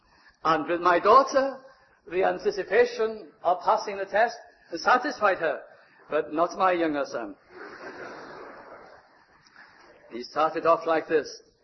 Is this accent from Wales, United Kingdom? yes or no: yes; Llandewi Brevi, Wales, United Kingdom; now in Cardiff, United Kingdom; When I came from Llandewi Brevi to Cardiff, I said, no bicycles. We now live in a busy city with big cars and so on and so on.